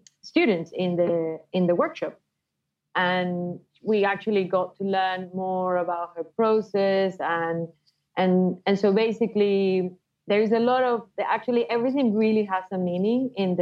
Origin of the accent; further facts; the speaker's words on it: Venezuela; moved away; I'm from Venezuela and I've lived abroad for over 10 years.